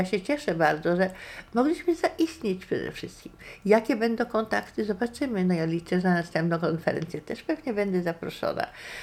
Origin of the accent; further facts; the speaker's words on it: Białystok, Podlaskie Voivodeship, Poland; born there; Podlasie, w którym się urodziłam, prawda? Się urodziłam w Białymstoku, jestem tutaj